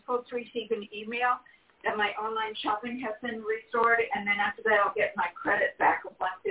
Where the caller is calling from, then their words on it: California, United States; from California, and my date of birth is July the 6th, 1951.